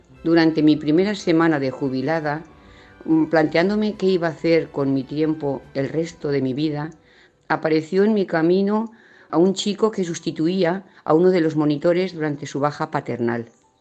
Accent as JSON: {"language": "Spanish", "town": "Chelva", "region": "Valencian Community", "country": "Spain", "said": "tengo 64 años y soy de Chelva, un pequeño pueblo de la comarca de Los Serranos."}